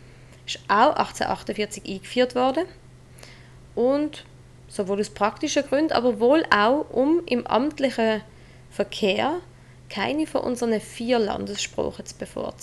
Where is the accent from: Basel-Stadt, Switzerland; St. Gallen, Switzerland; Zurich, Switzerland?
Basel-Stadt, Switzerland; Basel; accent: Basel German; now in Germany; Ich tue Basler. Also Baseldeutsch. Genau. Ich komme aus Basel, aus dem Kleinbasel, um ganz genau zu sein. Jetzt bin ich aber in diesem Moment tatsächlich gar nicht zu Basel. Nicht mal in der Schweiz. Ich bin im grossen Kanton, wie man sagt, ein bisschen nördlich.